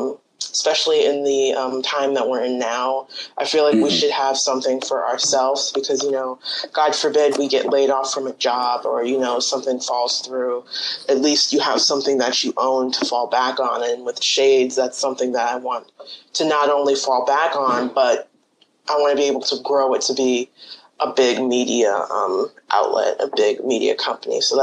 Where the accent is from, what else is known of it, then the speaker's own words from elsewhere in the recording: New York, United States; So I'm a native Long Islander, born and raised, and growing up on Long Island, I didn't really see too much media coverage on people who looked like me.